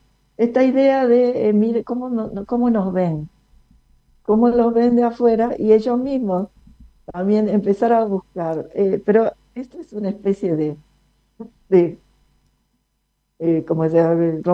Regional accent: Argentina; Me incluyo, soy argentina de tercera generación.

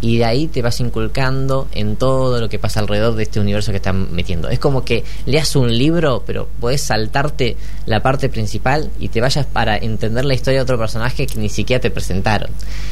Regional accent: Argentina; somos argentinos

